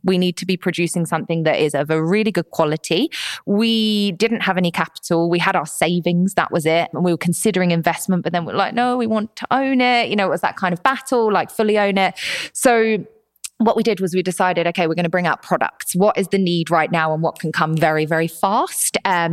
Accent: United Kingdom; So at the time, you know, I'm British.

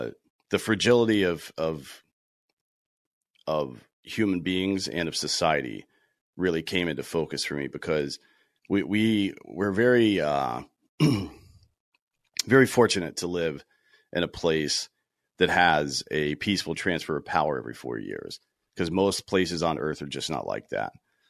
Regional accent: South Carolina, United States; I grew up in South Carolina, played baseball in high school.

